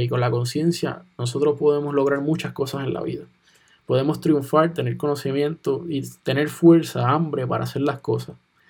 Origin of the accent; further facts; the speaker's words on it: Puerto Rico; lo menos en los Estados Unidos y Puerto Rico, porque nosotros somos una posesión, un territorio y somos ciudadanos norteamericanos también